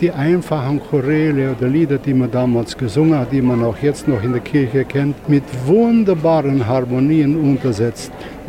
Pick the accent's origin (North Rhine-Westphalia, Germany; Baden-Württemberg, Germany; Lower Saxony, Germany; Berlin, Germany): North Rhine-Westphalia, Germany; Neurath; born there; Neuerath ist mein Geburtsort. Hier wurde ich getauft.